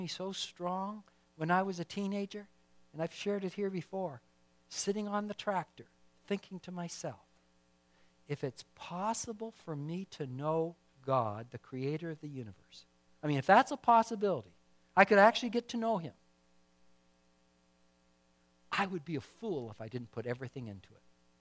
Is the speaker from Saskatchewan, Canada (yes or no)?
no; Ontario, Canada; somehow in the conversation it came up that I was from Ontario.